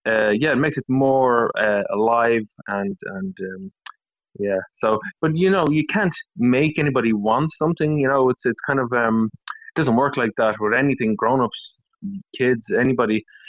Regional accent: Ireland; I was born and raised in the Gaeltacht, so I never went to the Gaeltacht.

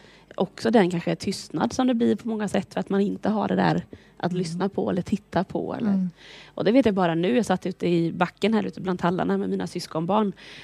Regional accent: Nässjö, Jönköping County, Sweden; I Nässjö i Småland.

